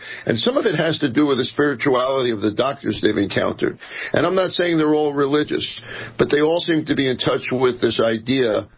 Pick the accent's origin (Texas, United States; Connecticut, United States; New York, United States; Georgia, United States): New York, United States; Queens; But I grew up in Queens, and I have a sister, a younger sister, who's a painter